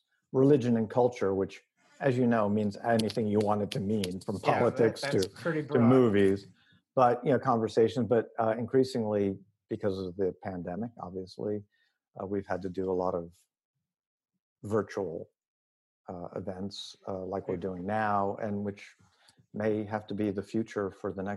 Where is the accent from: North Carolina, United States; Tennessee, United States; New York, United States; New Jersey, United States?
New Jersey, United States; accent: New Jersey; even though I came from New Jersey and I sounded like it, and I'd never done radio before